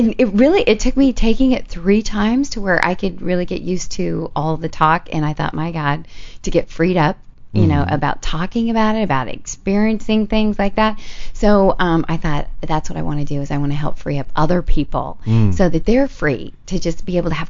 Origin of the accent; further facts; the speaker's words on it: Bakersfield, California, United States; now in Irvine, United States; I'm originally from Bakersfield.